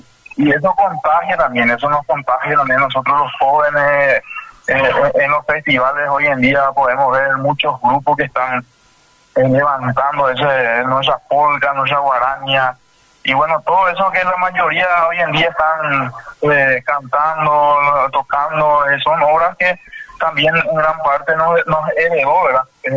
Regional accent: Paraguay; es una riqueza nuestra como paraguayo que tenemos, ¿verdad?

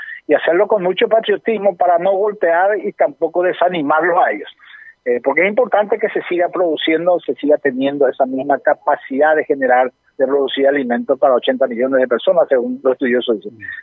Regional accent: Paraguay

